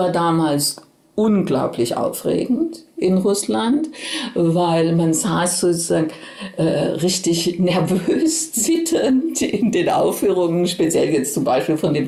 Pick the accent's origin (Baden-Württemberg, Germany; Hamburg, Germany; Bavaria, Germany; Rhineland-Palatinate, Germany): Baden-Württemberg, Germany; Oberkirch; Denn ich stamme aus der Ortenau, aus Oberkirch, und da blickt man in die Rheinebene auf Straßburg.